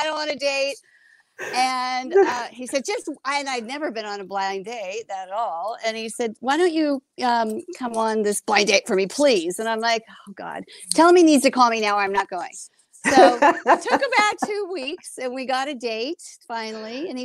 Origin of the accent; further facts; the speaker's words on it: Las Vegas, Nevada, United States; born there; And as a child at age 3, I was born in Las Vegas. My family's been in Boulder City since 1941.